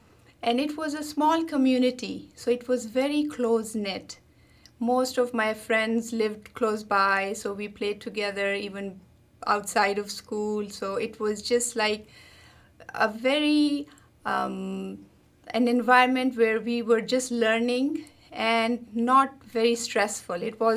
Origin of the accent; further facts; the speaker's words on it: Peshawar, Khyber Pakhtunkhwa, Pakistan; So I grew up in Peshawar, which is a valley city close to about 50 miles from Khyber Pass